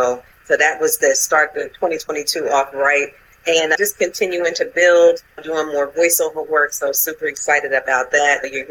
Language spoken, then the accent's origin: English; Georgia, United States; I was from Georgia when we would be doing our radio shows.